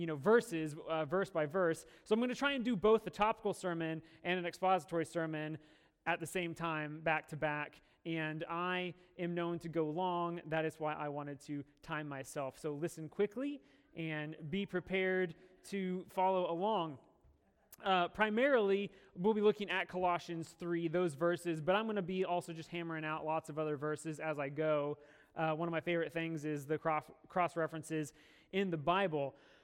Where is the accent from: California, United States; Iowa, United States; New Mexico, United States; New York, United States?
Iowa, United States; Des Moines; So yes, we're from Des Moines.